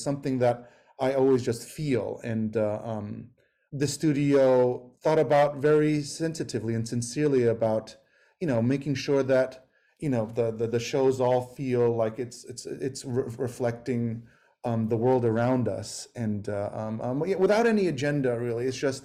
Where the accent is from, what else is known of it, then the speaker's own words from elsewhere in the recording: New York, United States; I grew up in New York in 80s, 90s that were, you know, not the best times